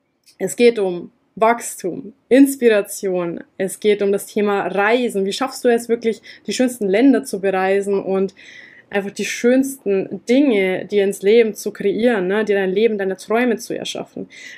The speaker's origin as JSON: {"language": "German", "region": "Bavaria", "country": "Germany", "moved": "as an adult", "said": "Ich komme ursprünglich aus Niederbayern, bin vor ein paar Jahren, also 3,5 Jahren ist es mittlerweile, ich bin jetzt 29 Jahre jung, werde dieses Jahr 30 und ja, bin vor ein paar Jahren ausgewandert"}